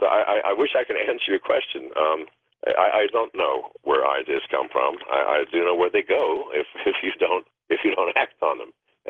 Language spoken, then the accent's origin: English; United States; moved away as an adult; I love America. I am an American.